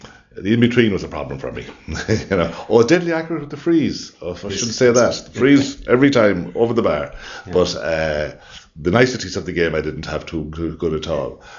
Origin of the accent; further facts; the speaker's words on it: Ireland; I kind of had a certain pride, I suppose, in being Irish